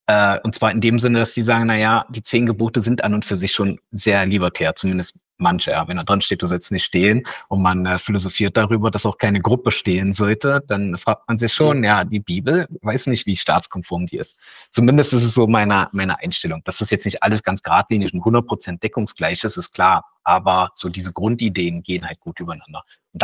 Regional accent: Magdeburg, Saxony-Anhalt, Germany; Und jetzt, ich komme ja aus Magdeburg.

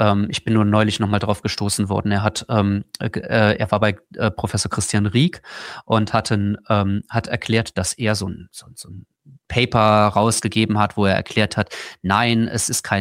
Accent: Austria; Und ich sehe als Österreicher grundsätzlich einen kausalen Effekt dazu.

